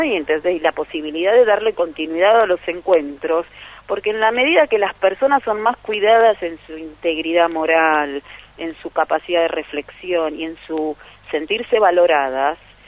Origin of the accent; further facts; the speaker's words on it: Argentina; Yo no soy solamente judía. Soy mujer, soy argentina, soy mamá, soy sefaradí, soy abogada.